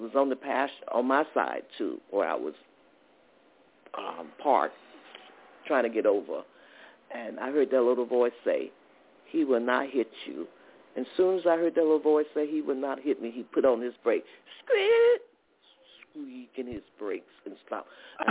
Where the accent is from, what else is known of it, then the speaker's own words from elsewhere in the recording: the South, United States; I'm originally from the South, and I heard the voice.